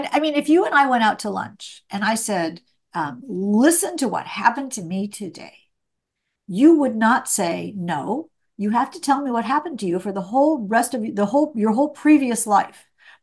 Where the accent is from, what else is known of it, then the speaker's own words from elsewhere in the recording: Indiana, United States; now what I've just told you is that I grew up in Indiana. There was a, you know, I lived on a little street in Indiana.